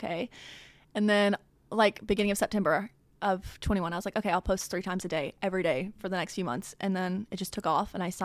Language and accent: English; Arkansas, United States; I'm from Arkansas, like these two lovely ladies here. And I'm 23. No, I'm 24 now.